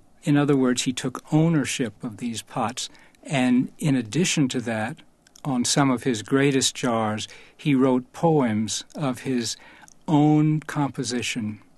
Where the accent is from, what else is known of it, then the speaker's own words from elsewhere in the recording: South Carolina, United States; I was quite fascinated by him, especially because he was from South Carolina, and I had been born and raised in South Carolina.